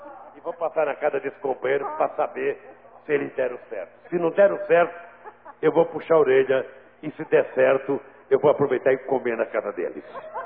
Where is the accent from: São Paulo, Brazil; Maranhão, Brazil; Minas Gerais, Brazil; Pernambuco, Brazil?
Pernambuco, Brazil; moved away; se eu saí de Pernambuco para não morrer de fome e virei presidente da República